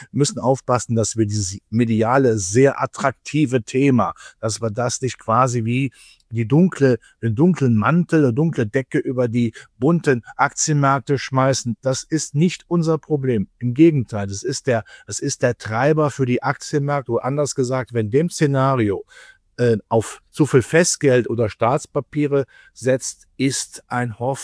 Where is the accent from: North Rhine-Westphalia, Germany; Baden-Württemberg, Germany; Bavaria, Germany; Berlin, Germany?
North Rhine-Westphalia, Germany; In meiner Heimat war NRW, waren Kommunalwahl.